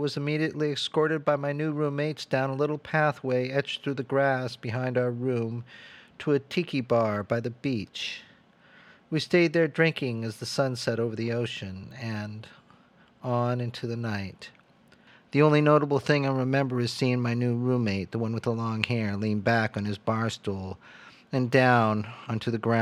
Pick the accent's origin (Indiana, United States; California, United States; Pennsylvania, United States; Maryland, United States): California, United States; Delano; now in New York, United States; My friend, who I knew from Delano, California, my hometown, before I moved to New York and before he moved to San Francisco, was getting married.